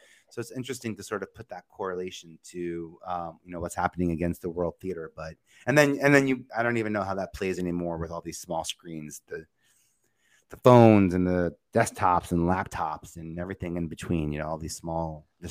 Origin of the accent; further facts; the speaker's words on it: New York, United States; I'm from New York, so just keep that in mind.